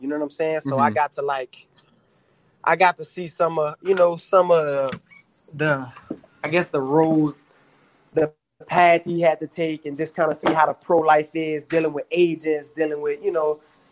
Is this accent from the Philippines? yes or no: no; Louisiana, United States; You know, we're from Louisiana.